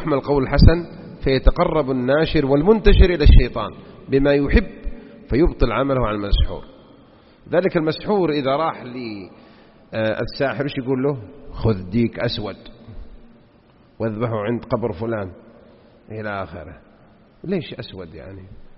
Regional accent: Jeddah, Makkah Province, Saudi Arabia; تذكرون عندنا بجدة هناك بحيرة منتنة فيها مجاري

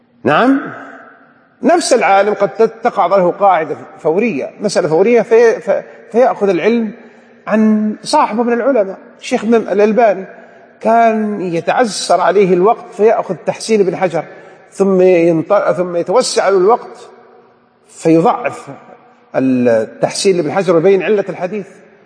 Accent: Jeddah, Makkah Province, Saudi Arabia; ثم نرجع إلى بلادنا جدة

